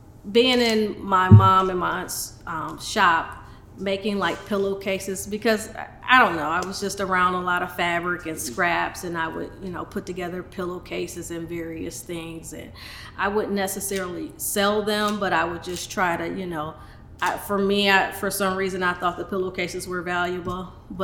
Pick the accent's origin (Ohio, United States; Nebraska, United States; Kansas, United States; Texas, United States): Ohio, United States; Cleveland; Actually, no, I'm not. I'm originally from Cleveland, Ohio.